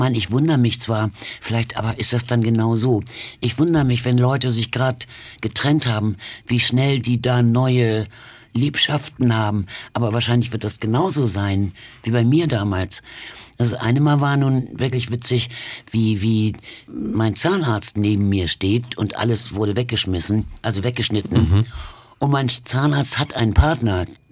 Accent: Berlin, Germany; born there; Ich bin ja 43 geboren und in Berlin, und das hätte durchaus möglich sein können.

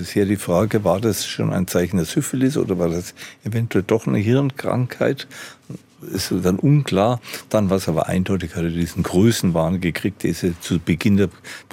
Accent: Bavaria, Germany; ich bin in Bayern aufgewachsen, in der Gegend dort.

